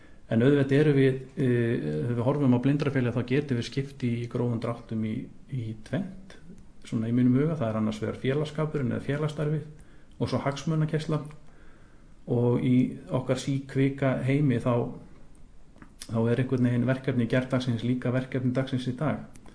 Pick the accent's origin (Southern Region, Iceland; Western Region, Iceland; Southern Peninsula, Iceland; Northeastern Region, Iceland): Western Region, Iceland; Stykkishólmur; Ég ólst upp í Stykkishólmi við öll svona venjuleg sveita störf til lands og sjávar.